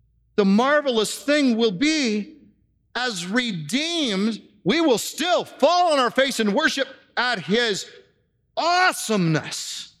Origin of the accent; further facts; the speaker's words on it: Oregon, United States; I'm from Oregon, and just up the road from us is Multnomah Falls